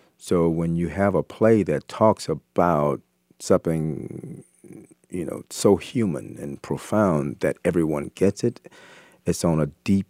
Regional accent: Florida, United States; Because I grew up, I grew up poor in Florida. We didn't know what Broadway was.

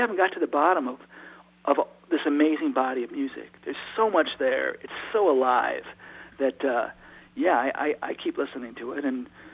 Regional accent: Detroit, Michigan, United States; I think that I grew up in Detroit, and I grew up listening to all kinds of music on the radio, Motown most of all, of course.

